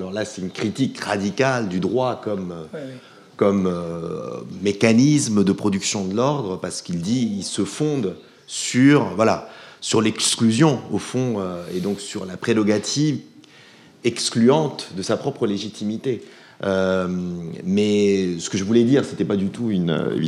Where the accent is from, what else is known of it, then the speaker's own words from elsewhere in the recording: Italy; je connais bien puisque je suis italien.